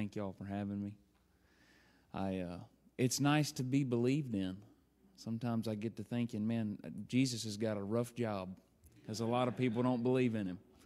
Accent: Louisiana, United States; I'm from Louisiana. I'm redneck.

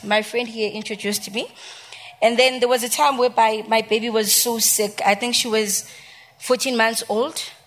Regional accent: Soweto, Gauteng, South Africa; Yes, I'm from Soweto.

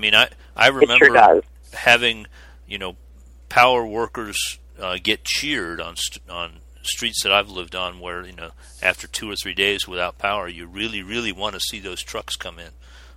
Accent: Florida, United States; I grew up in South Florida, that was not an uncommon event.

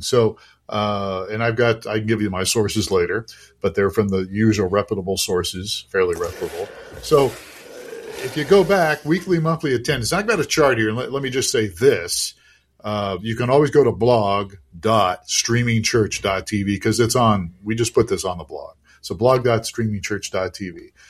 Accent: Ohio, United States; Wow, my home state.

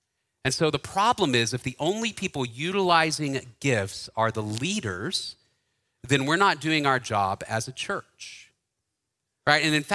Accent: Dallas, Texas, United States; I grew up in Dallas. And so I happened to be in high school in the 90s

